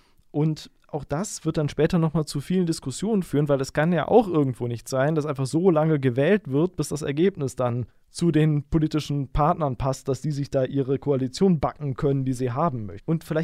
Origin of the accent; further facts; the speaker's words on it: Düsseldorf, North Rhine-Westphalia, Germany; zum Beispiel auch in meiner Heimatstadt, nämlich in Düsseldorf.